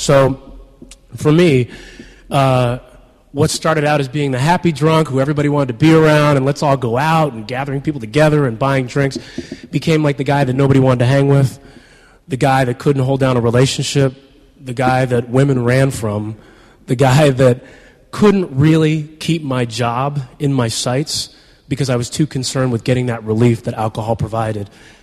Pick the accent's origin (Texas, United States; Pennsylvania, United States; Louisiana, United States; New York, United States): Pennsylvania, United States; Philadelphia; I grew up in Philadelphia, great mom, great dad, brother, sister, well-loved, good schooling, all these things.